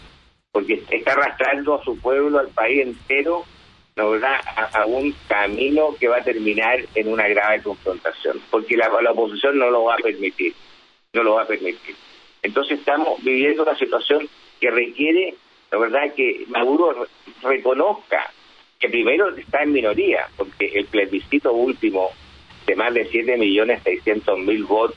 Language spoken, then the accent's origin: Spanish; Chile; como latinoamericanos y como chilenos.